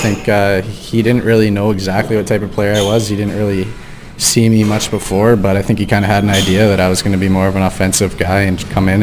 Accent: Lethbridge, Alberta, Canada; I'm from Lethbridge, Alberta.

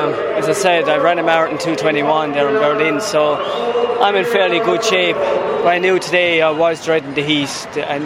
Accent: Dungarvan, Munster, Ireland; It's a local marathon to me. I'm from Waterford anyway, Dungarvan.

